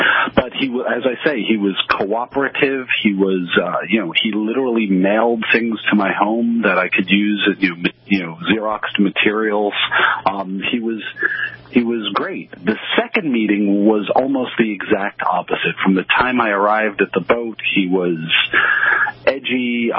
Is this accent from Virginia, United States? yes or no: no; New York City, New York, United States; born or raised there